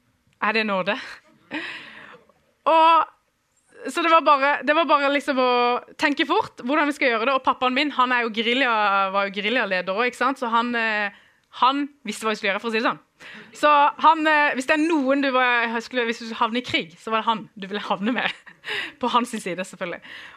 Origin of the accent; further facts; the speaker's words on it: Iran; now in Norway; Men jeg er kurder fra Iran, og født der i 1992.